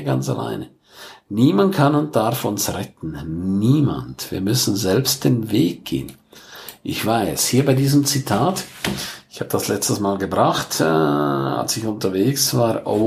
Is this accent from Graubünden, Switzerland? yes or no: yes; Graubünden, Switzerland; first language Romansh; German is a second language; Meine Muttersprache ist Rätoromanisch für diejenigen, die es nicht wissen. Das ist die vierte Landessprache der Schweiz.